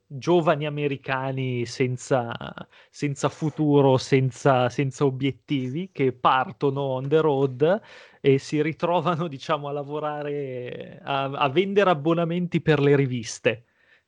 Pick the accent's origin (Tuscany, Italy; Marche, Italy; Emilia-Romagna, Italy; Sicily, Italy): Emilia-Romagna, Italy; Piacenza; mi manca molto poter andare dalle mie parti a Piacenza, uscire in bici così